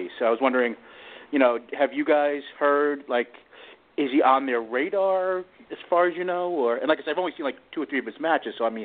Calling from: New York, United States; Hey, guys. … from New York.

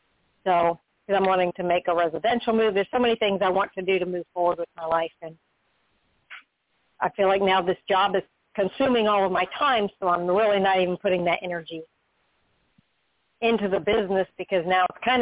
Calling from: Florida, United States; I'm calling from Florida, and I was really happy to see you on tonight.

